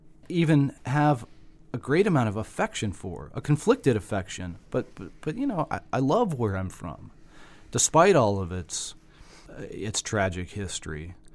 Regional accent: the South, United States; one of the differences growing up in the South, whether you're white or black, is that these problems that are getting more recognition on a wider scale

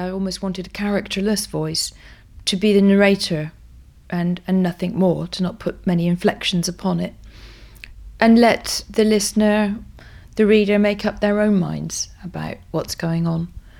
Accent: England, United Kingdom; I'm a English woman living in England.

